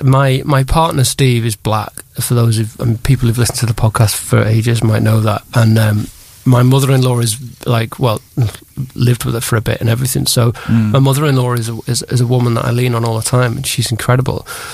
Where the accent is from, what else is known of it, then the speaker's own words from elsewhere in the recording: Liverpool, North West England, United Kingdom; because I'm neither Irish, even though I'm Scouse, nor black.